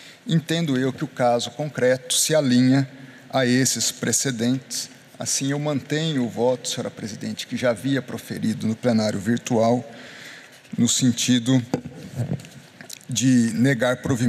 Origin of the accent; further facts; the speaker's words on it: São Paulo, Brazil; accent: interior paulista; meu R do interior aqui, porque nessas duas cidades, daí vem meu sotaque do interior paulista, que é muito próximo também da forma de se falar em Londrina.